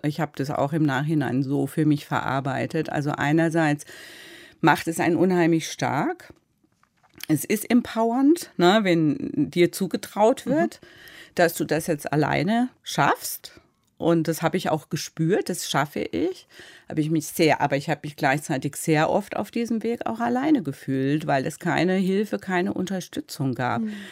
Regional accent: Baden-Württemberg, Germany; Ich bin ein Landei, bin auf dem Dorf aufgewachsen, bin dann mit 10 aufs Gymnasium.

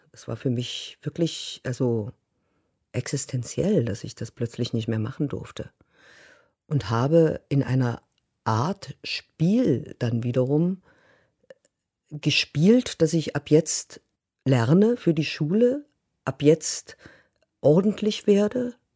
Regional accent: Großenhain, Saxony, Germany; Ich habe als Kind, hat mich mein Vater angemeldet im Pioniertheater Großenhain, da wo ich herkomme.

